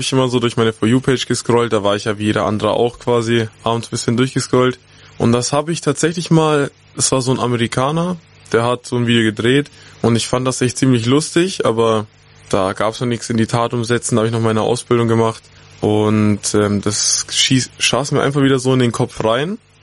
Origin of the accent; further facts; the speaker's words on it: Rothenburg, Bavaria, Germany; Rothenburg, das ist ja meine Heimatstadt